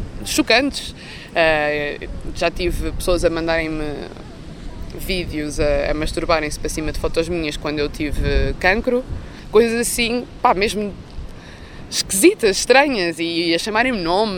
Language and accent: Portuguese; Figueira da Foz, Coimbra, Portugal; acho que é um sentimento que não devia ter, da minha cidade natal, mas não me sinto muito segura aqui na Figueira